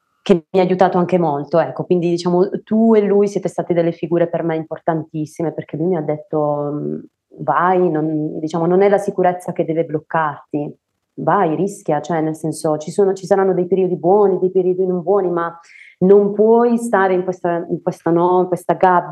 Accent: Apulia, Italy; io vengo comunque dalla Puglia, il paese di Checozzalone

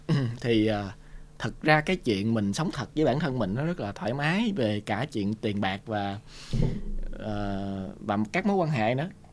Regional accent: Mekong Delta, Vietnam; Nhưng mà khi người ta hiểu là mình miền Nam, đặc biệt là mình lên lớn lên ở miền Tây.

